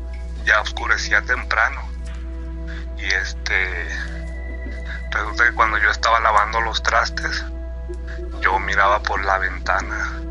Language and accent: Spanish; Nayarit, Mexico; de allá de Nayarit, de donde soy